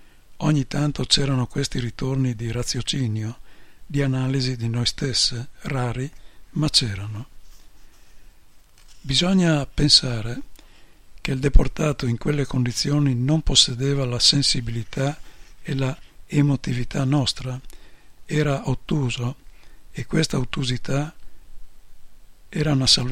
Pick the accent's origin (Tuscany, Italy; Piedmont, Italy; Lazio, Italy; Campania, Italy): Piedmont, Italy; Noi siamo piemontesi e abbiamo un piemontese tutti i giorni da portare.